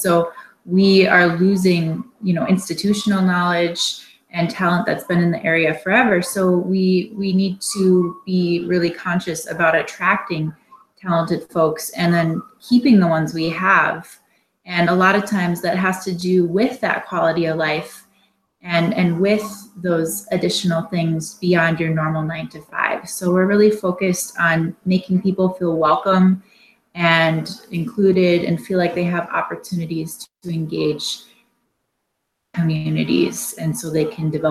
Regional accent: Side Lake, Minnesota, United States; also born or lived in Duluth; now in Chisholm, United States; I live in Chisholm, Minnesota, and I work in Hibbing. I grew up in Side Lake, Minnesota, and then I left and lived in Duluth for 6 years and then returned to the Iron Range 4 years ago.

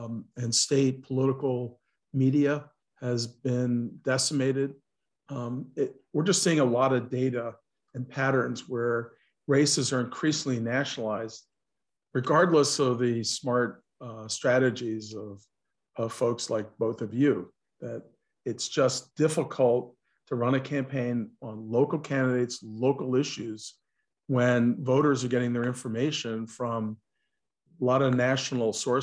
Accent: New York, United States; I grew up during the Cold War, and I grew up near West Point

